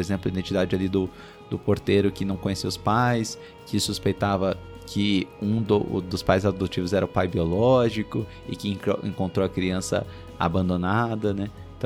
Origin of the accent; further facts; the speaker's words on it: Curitiba, Paraná, Brazil; Eu posso falar isso porque eu sou curitibano